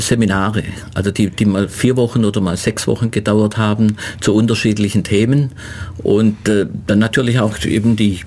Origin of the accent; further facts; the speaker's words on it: Geislingen, Baden-Württemberg, Germany; habe dann schon nebenher die Kontakte zur örtlichen Tageszeitung, also bei uns in Geislingen, geknüpft